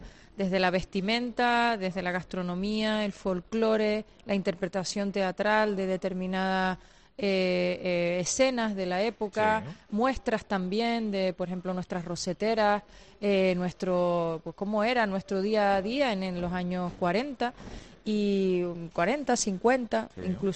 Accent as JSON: {"language": "Spanish", "town": "Valle San Lorenzo", "region": "Canary Islands", "country": "Spain", "said": "yo soy del Valle San Lorenzo."}